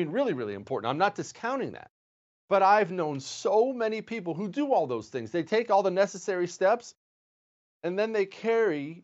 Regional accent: United States; I just made that up because I'm an American.

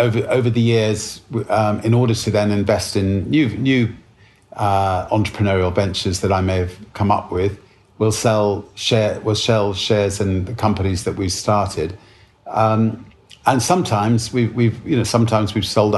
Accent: United Kingdom; Being British, order some tea.

